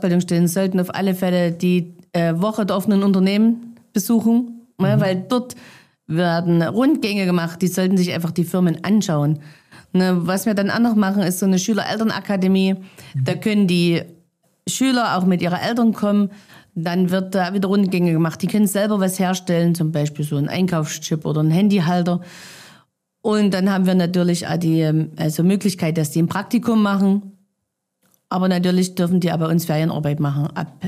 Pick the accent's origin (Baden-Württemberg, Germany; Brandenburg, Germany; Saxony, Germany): Saxony, Germany; Also die Region ist meine Heimat. Hier bin ich aufgewachsen. Hier sind einfach Menschen, ja, die mir am Herzen liegen. Und natürlich ist auch die Tradition, also ich liebe das Erzgebirge in der Weihnachtszeit.